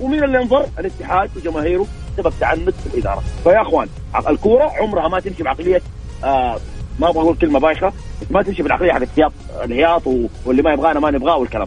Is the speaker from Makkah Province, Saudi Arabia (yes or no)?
yes; Jeddah, Makkah Province, Saudi Arabia; من جدة بعلق على وضع فريق